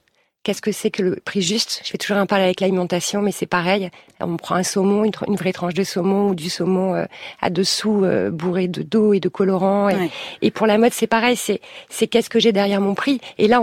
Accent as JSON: {"language": "French", "town": "Lille", "region": "Hauts-de-France", "country": "France", "said": "En plus, je viens du Nord, je suis lilloise"}